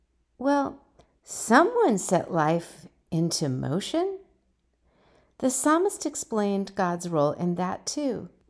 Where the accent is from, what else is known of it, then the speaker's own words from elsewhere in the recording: California, United States; Growing up in California, I always lived near the Pacific Ocean.